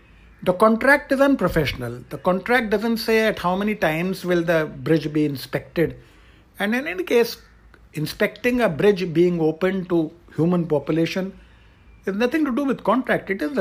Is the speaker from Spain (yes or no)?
no; India; I'm an Indian. We Indians simply dislike processes and systems.